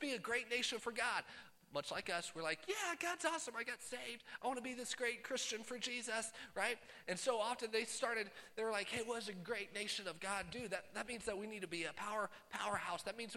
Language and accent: English; Midwest, United States; now I'm from Midwest